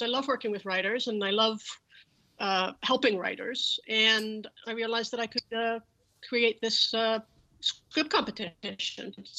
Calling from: Los Angeles, California, United States; I am in Los Angeles, California.

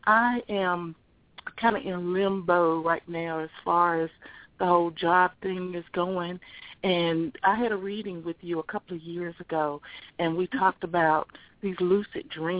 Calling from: California, United States; I'm calling from, I'm calling from California. I have a Tennessee number.

